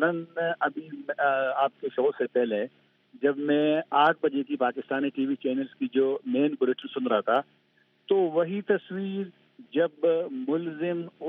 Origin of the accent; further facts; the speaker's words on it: Mardan, Khyber Pakhtunkhwa, Pakistan; میں خود بھی مردان کا ہوں